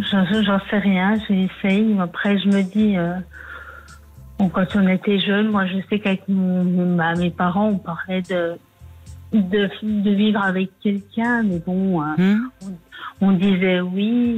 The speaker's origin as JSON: {"language": "French", "country": "France", "said": "Moi, je suis française."}